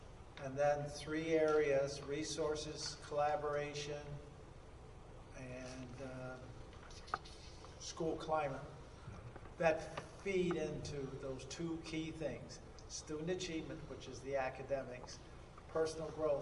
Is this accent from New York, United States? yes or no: yes; Oswego, New York, United States; I grew up, we grew up on Lake Ontario in Oswego, New York.